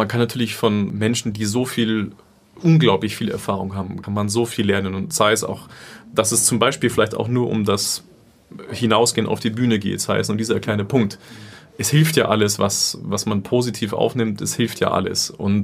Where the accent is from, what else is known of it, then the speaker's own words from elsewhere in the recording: Munich, Bavaria, Germany; Als Bayer, als Münchner, ja, man ist gleich in den Bergen